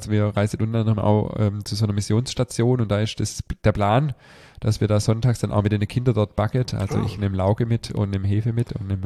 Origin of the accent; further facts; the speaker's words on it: Stuttgart, Baden-Württemberg, Germany; born there; ich bin ja in Stuttgart geboren.